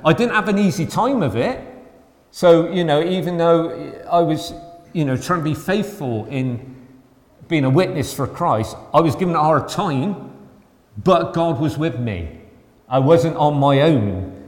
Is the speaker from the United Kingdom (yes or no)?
yes; Knowle, South West England, United Kingdom; They knew I came from Knowle, had a bit of a reputation, that, you know, you don't mess with anybody from Null kind of thing.